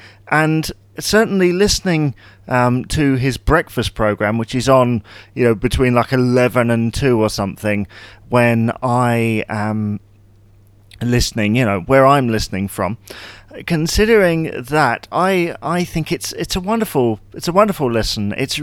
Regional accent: England, United Kingdom; There's probably lots of them in the States, but to me as an English person, I personally love it.

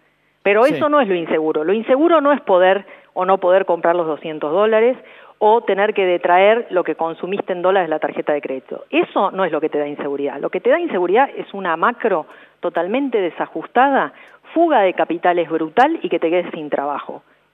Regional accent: Argentina; que somos los propios argentinos y argentinas ahorrando en dólares.

